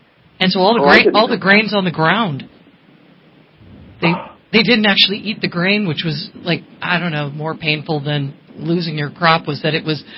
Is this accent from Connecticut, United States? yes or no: yes; Connecticut, United States; it looked like the snowstorms where I grew up in Connecticut.